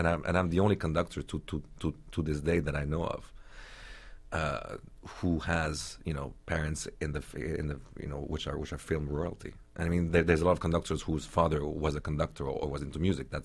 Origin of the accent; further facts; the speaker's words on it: Italy; first language German; English is a second language; Actually, my first language was German, believe it or not.